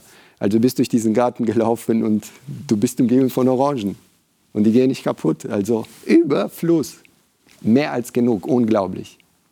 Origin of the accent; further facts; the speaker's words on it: Romania; moved away; Ich bin in Rumänien aufgewachsen, in einer Diktatur. Bis ich 12 war, habe ich nie diese exotischen Früchte essen können.